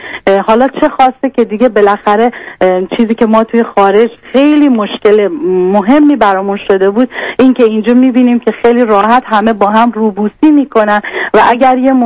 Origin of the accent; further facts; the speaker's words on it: Iran; moved away as an adult; now in Australia; 8 ساله که از ایران بیرون اومدیم و به استرالیا اومدیم. 1 سال ترکیه بودیم، پناهنده شدیم. یعنی علت اومدنمونم جز اقلیت‌های مذهبی هستیم که دانشگاه نمیتونیم بریم.